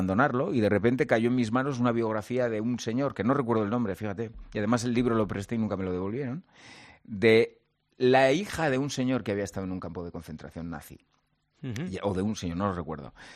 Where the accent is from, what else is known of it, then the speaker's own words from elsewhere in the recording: La Rioja, Spain; now in Madrid, Spain; Porque yo soy muy riojano, pero llevo 26 años aquí y Madrid me encanta.